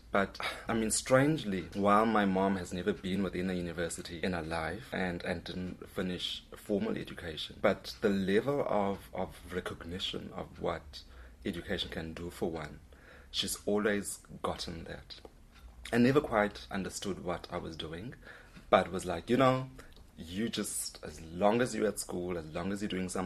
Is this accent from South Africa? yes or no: yes; South Africa; I'm from South Africa, obviously